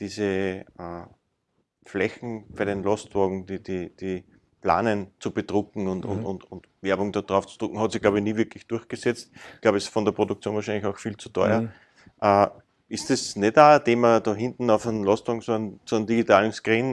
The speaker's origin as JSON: {"language": "German", "country": "Austria", "said": "Als Österreicher ist man ja mit Plakatwänden aufgewachsen."}